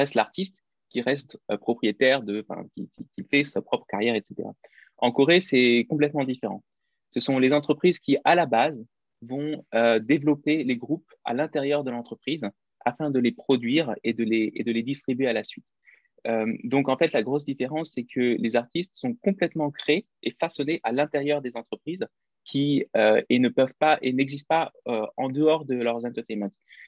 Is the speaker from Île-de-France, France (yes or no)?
no; Strasbourg, Grand Est, France; moved away as an adult; now in Seoul, South Korea; Et je suis français de Strasbourg, précisément, chez les Alsaciens. Mm-hmm. D'ailleurs, les deux cofondateurs, cofondateur June et moi, sommes tous les deux de Strasbourg. Et je suis arrivé en Corée en novembre 2018, donc ça fait maintenant à peu près 2 ans et demi